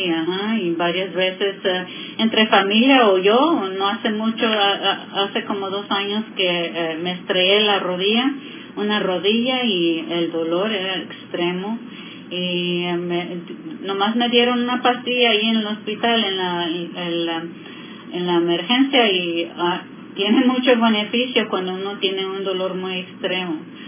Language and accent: Spanish; Washington, United States; born there; soy nacida aquí en el Valle de Yakima. Mis padres fueron trabajadores del campo.